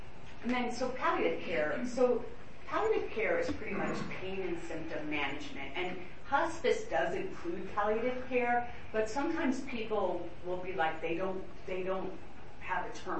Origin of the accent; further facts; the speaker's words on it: New York, United States; I'm originally from New York.